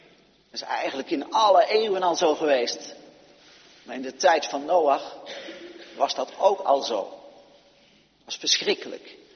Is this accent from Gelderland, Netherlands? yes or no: no; Westbroek, Utrecht, Netherlands; De omgeving van Westbroek, waar ik opgegroeid ben.